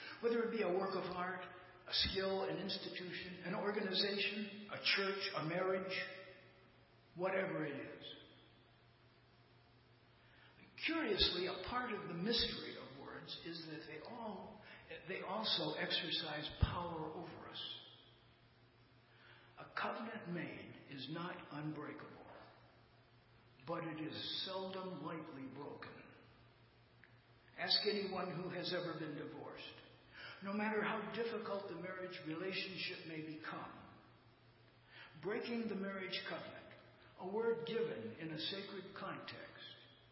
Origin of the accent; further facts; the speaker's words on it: East Chicago, Indiana, United States; I grew up in East Chicago, Indiana, one of those sooty industrial communities just south of Chicago.